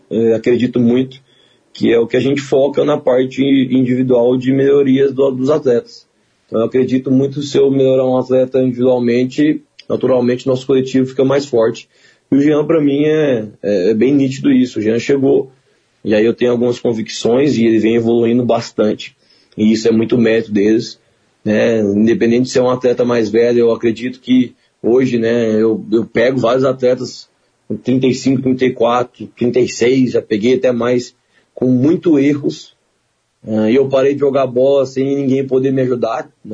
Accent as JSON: {"language": "Portuguese", "town": "Rio Verde", "region": "Goiás", "country": "Brazil", "tie": "born or raised there", "said": "Eu sou de Rio Verde, Goiás. Rio Verde é uma cidade onde o futsal era muito forte na época."}